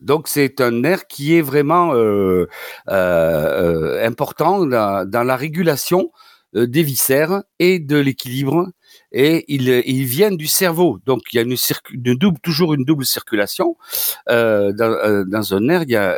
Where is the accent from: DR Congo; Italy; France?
France; Toulouse, Occitanie; accent: Toulouse